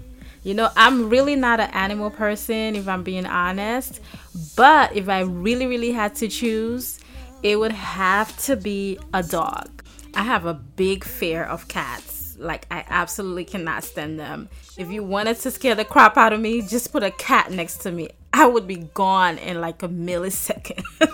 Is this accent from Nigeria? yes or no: yes; Nigeria; now in United States; well, I'm Nigerian. So I definitely have my favorite Nigerian dishes, and then I have my favorite American dishes.